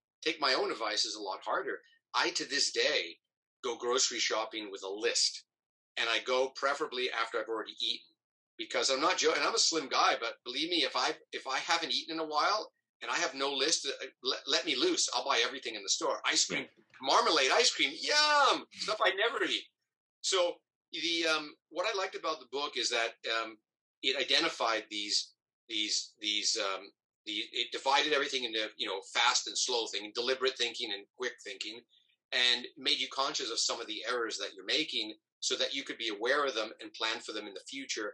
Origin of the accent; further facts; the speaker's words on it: New York, United States; even though I grew up in New York, I root for the Mets.